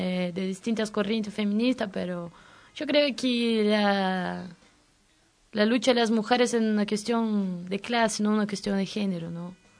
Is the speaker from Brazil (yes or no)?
yes; Brazil; yo soy de Brasil y nunca se realizó un encuentro nacional de mujeres